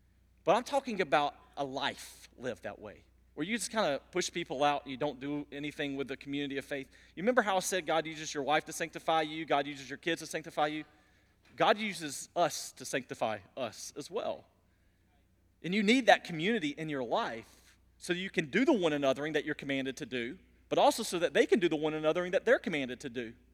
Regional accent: Warner Robins, Georgia, United States; I'm a city boy. I grew up in Warner Robins. Can you really call that a city boy?

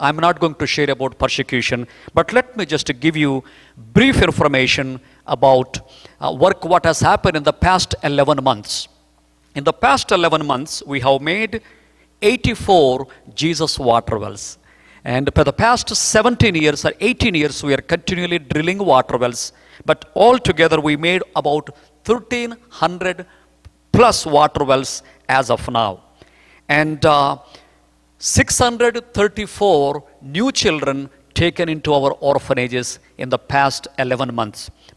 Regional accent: India; I come from India, many of you know me. I live in India with my wife Elizabeth and our children

